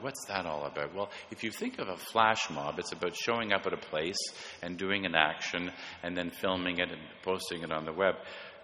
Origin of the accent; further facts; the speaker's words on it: Toronto, Ontario, Canada; I was an Easterner. And we don't quite know what that means because we're actually living in the East, we're from Toronto